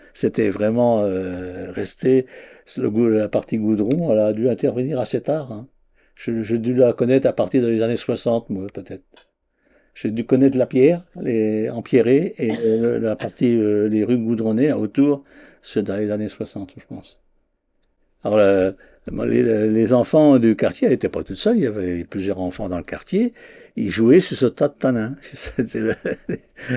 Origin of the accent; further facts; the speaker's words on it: Saint-James, Pays de la Loire, France; je suis natif de la fonderie de Saint-James, sur Sarthe.